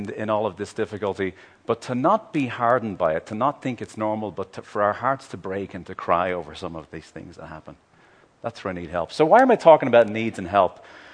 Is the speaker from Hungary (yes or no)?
no; Ireland; I grew up in the Republic of Ireland, and although that was somewhat safe, there would be bomb scares downtown.